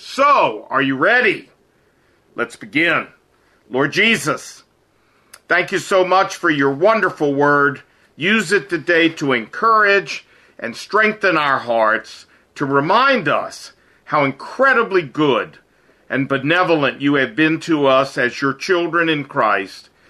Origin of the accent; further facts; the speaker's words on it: Chicago, Illinois, United States; now in Seoul, South Korea; I'm originally from Chicago, and I currently live in Seoul, Korea.